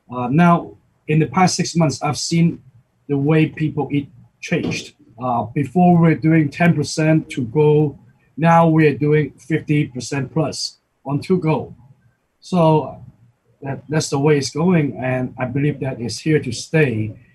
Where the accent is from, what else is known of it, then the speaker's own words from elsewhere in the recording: Hong Kong; English is a second language; now in Houston, United States; I grew up in Hong Kong. I mean, or even when I was in Beijing, I've never seen a bun until I come to Houston.